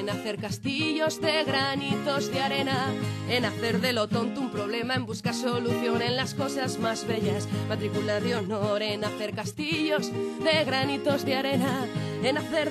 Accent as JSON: {"language": "Spanish", "town": "Calahorra", "region": "La Rioja", "country": "Spain", "said": "han venido desde Calahorra, desde mi tierra de La Rioja"}